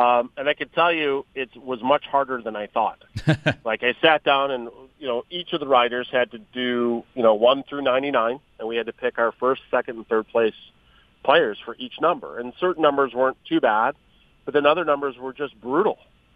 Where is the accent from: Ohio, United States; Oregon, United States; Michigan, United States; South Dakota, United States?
Michigan, United States; Detroit; But when I was a kid, like, I grew up in Detroit.